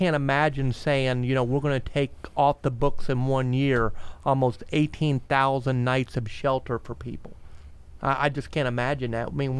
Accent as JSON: {"language": "English", "region": "Florida", "country": "United States", "tie": "born or raised there", "said": "I remember growing up in Sherwood Park, which is, you know, north Melbourne. I remember it was in the late 70s. I had to be probably 9 or 10 years old."}